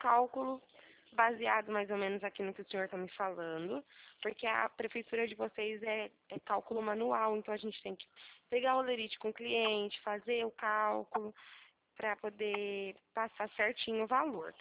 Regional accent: Araras, São Paulo, Brazil; eu sou da cidade de Araras, interior do estado de São Paulo.

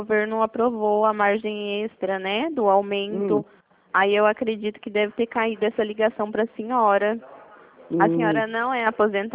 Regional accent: Presidente Prudente, São Paulo, Brazil; Eu sou de Presidente Prudente.

